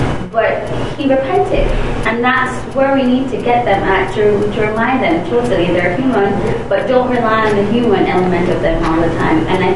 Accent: Jamaica; I'm from Jamaica, so I remember our youth program in Jamaica.

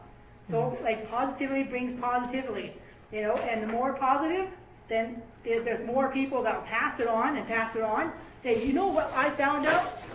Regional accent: Fort Saskatchewan, Alberta, Canada; I come from Fort Saskatchewan

